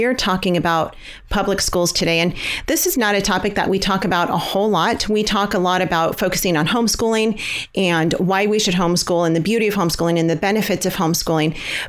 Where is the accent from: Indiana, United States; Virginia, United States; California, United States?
California, United States; now in Georgia, United States; We're from California. We're now in Georgia.